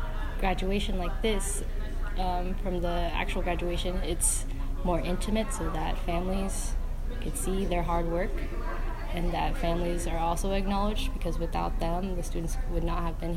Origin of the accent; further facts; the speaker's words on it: Kansas City, Missouri, United States; My experience here was very tough because I'm from Kansas City, and when I came out here, there was very lack of diversity.